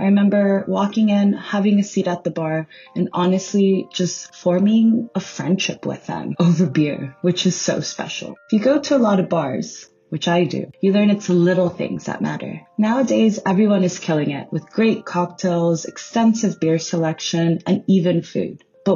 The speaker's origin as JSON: {"language": "English", "town": "Los Angeles", "region": "California", "country": "United States", "tie": "born or raised there", "said": "And I'm based out of my hometown in Highland Park."}